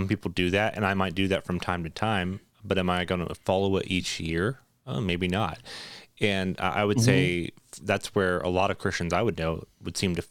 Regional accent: Canada; So I was born and raised in Canada, right?

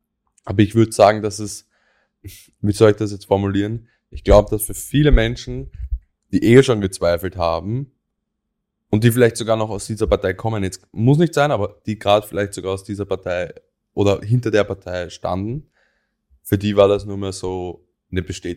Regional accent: Austria; wenn wir irgendwie ins Ausland gehen als Österreicher, nach Amerika, und du sagst, du kommst aus Österreich

